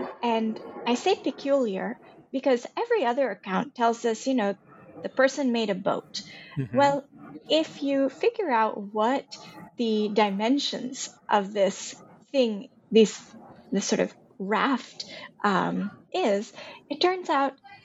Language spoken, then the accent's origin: English; India; growing up in India, I've experienced some very large ones, 6.9, 7.2.